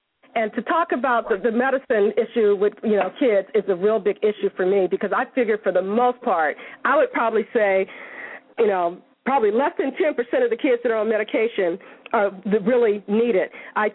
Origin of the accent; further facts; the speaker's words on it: United States; And so he said, you're from the States, aren't you? And I said, yeah.